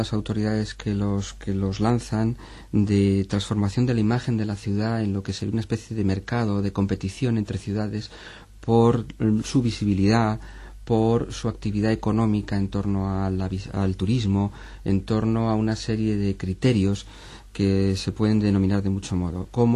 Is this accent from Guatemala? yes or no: no; Madrid, Community of Madrid, Spain; yo soy de Madrid y muy urbanita, y los puertos realmente son espacios exóticos para mí